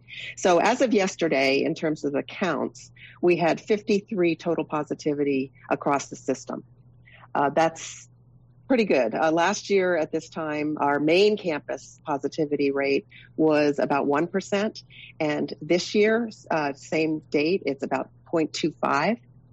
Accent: Seattle, Washington, United States; now in Las Cruces, United States; You know, I said earlier, you know, I came from Seattle.

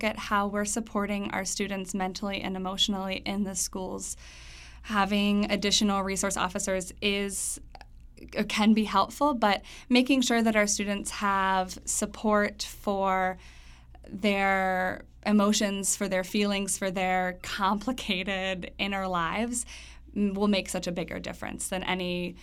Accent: Durham, North Carolina, United States; I'm a North Carolinian. I'm from Durham, and I was raised with the understanding that in North Carolina, nothing is more important than our public school system.

